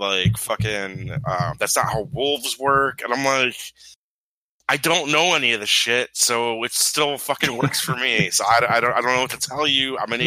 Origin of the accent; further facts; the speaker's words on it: Illinois, United States; I'm from Illinois. I'm not a skier.